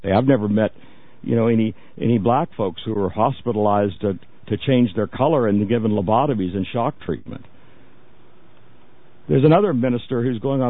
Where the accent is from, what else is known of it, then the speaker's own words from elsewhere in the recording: the South, United States; I grew up in the South. I remember the separate water fountains at a retail store in Thomasville, Georgia.